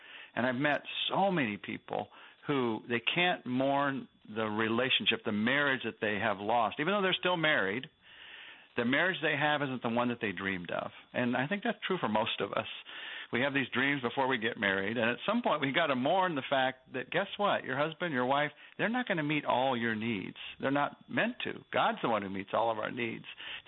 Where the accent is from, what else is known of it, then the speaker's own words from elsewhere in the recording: United States; I mean, two reasons: I'm American and I'm a man.